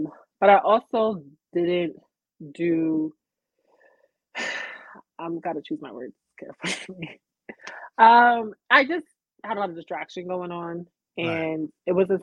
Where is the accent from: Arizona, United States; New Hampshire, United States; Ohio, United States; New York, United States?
New York, United States; Uniondale; So I grew up in Uniondale. So I grew up around people that look like me.